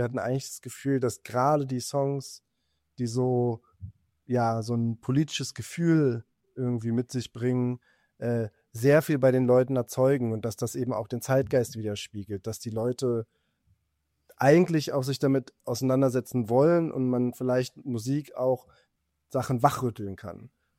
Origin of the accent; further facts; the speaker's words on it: Berlin, Germany; wir sind in Berlin groß geworden, haben irgendwie viel auch Türkei, Istanbul-Bezug